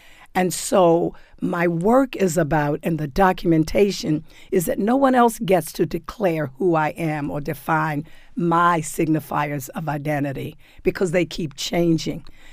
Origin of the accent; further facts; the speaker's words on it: United States; I am American through and through. This is an American story.